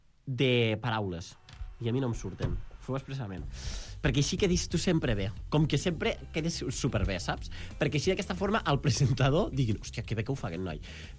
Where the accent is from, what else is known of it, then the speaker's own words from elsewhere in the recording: Catalonia, Spain; jo, que soc catalana parlant i catalano escoltant